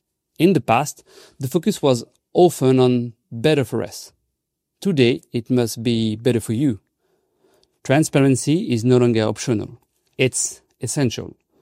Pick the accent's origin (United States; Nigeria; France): France; and I am from France.